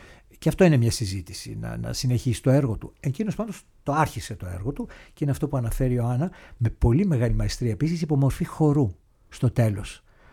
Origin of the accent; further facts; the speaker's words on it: Greece; now in Switzerland; Γιατί στην Ελβετία, παρόλο που έχω την ελβετική υπηκότητα, είμαι Έλληνας.